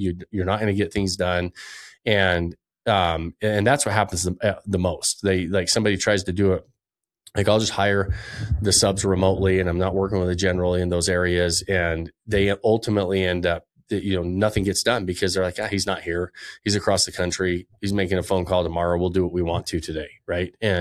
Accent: Utah, United States; Yeah. And because, you know, I'm from Utah and whatever you buy, you can cut whatever you want down.

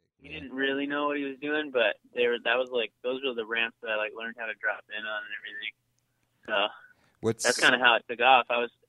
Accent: Maple Ridge, British Columbia, Canada; I was born in Maple Ridge, British Columbia, Canada, which is about 45 minutes east of Vancouver. Yeah, grew up there.

